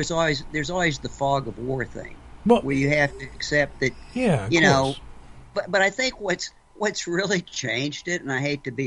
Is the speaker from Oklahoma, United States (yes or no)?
yes; Oklahoma, United States; I grew up here in Oklahoma reading an extremely conservative newspaper out of Oklahoma City.